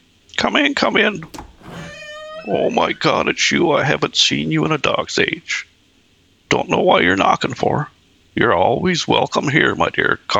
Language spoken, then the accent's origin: English; Rigolet, Newfoundland and Labrador, Canada; I am from Riglet, Nunatsiavut.